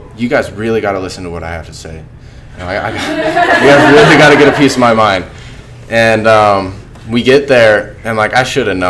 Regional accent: Austin, Texas, United States; born there; I was born in Austin, Texas, January 1st, 1993, to my dad, Todd, and my mom, Jennifer, and I feel like I came from a very loving family.

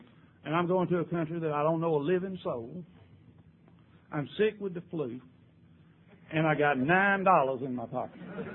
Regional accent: Georgia, United States; I said, well, I'm from Georgia. And God, they just howled, you know. They never had heard anybody talk regular like we talk.

